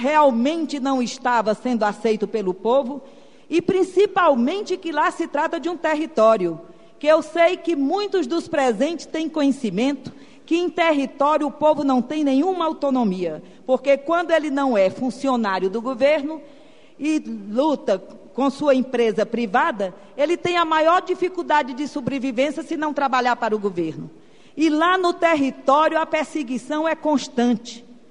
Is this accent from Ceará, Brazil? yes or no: yes; Jaguaruana, Ceará, Brazil; born there; eu sou de origem nordestina, nasci em Fortaleza, em Jaguaruana, no estado do Ceará.